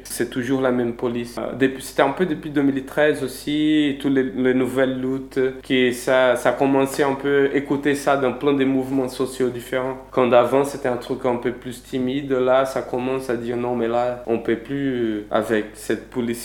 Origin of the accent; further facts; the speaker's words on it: Recife, Pernambuco, Brazil; On a une lutte chez moi, à Recife